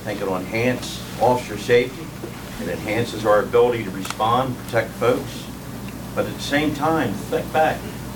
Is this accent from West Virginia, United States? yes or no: no; Delaware, United States; I grew up in the Newcastle area. Love where I grew up, and still have part of Newcastle, but go south of the canal.